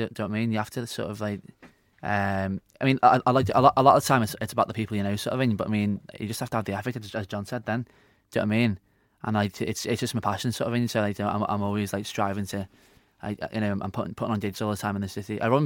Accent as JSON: {"language": "English", "town": "New Brighton", "region": "North West England", "country": "United Kingdom", "said": "I'm from New Brighton, mate."}